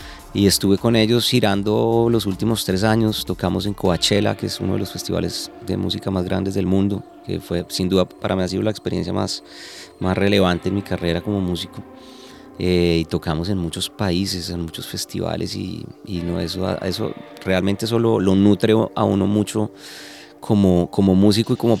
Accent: Tunja, Boyacá, Colombia; born there; Yo nací en Tunja

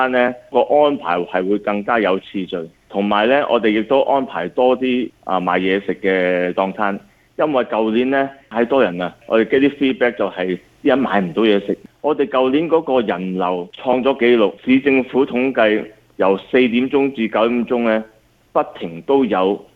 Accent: China

